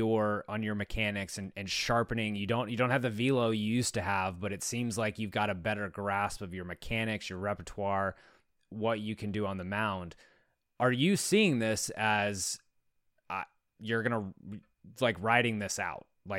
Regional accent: Minnesota, United States; the only time I cannot watch the Twins is when they are playing in my home state

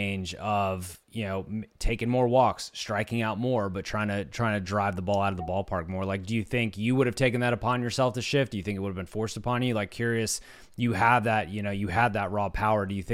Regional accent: Richmond, Virginia, United States; My growing up, my hometown. I grew up in Richmond, so a lot of our Braves games.

